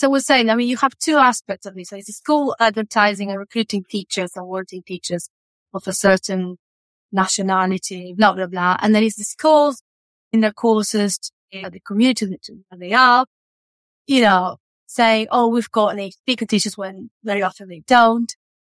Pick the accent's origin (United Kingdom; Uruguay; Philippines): Uruguay; English is a second language; Every time people say, where are you from? I was like, I'm from Uruguay.